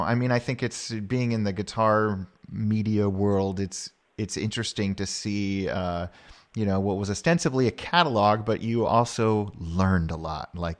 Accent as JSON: {"language": "English", "town": "Sacramento", "region": "California", "country": "United States", "tie": "born or raised there", "said": "I used to go there for every a week every summer when I was growing up in Sacramento."}